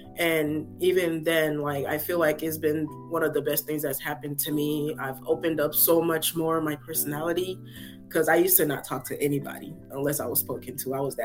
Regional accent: Lithonia, Georgia, United States; also born or lived in Ghana; I was born in Ghana, but I'm from Lithonia, Georgia.

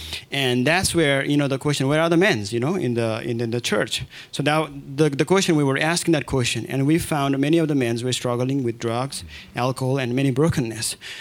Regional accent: Darjeeling, West Bengal, India; English is a second language; and I'm from Darjeeling, northern part of India.

